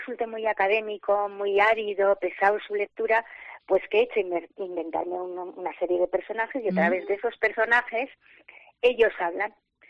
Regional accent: Salvatierra, Basque Country, Spain; Dices, pues yo soy de Agurain, yo soy de Salvatierra.

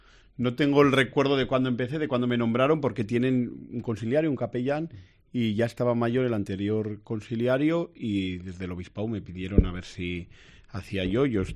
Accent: Mendigorría, Navarre, Spain; aunque yo no soy natural de Pamplona, soy de Mendigorría

